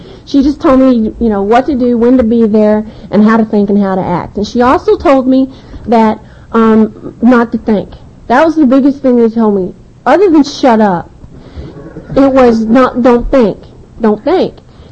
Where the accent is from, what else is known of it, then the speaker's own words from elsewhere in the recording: Texas, United States; And I am from down south. I'm from Texas.